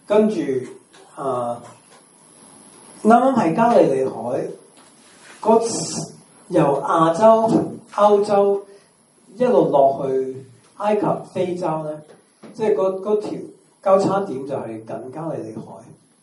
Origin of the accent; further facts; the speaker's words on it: Macau; 我是澳門人，多不多交税？